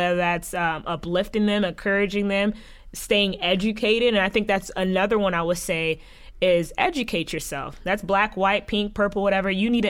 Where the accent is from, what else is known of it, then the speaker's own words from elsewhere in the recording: United States; although my family is very much Haitian, I was born and raised in the States.